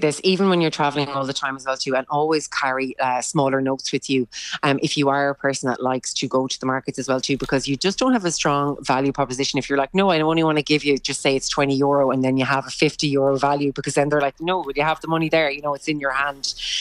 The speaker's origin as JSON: {"language": "English", "country": "Ireland", "said": "probably because as Irish people, we've been traveling so much and we've been away."}